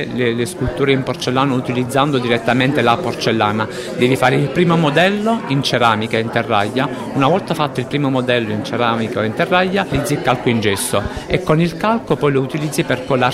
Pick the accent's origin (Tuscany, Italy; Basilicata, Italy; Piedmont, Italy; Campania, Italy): Campania, Italy; Naples; E per me, essendo napoletano, è fondamentale farlo con la storia.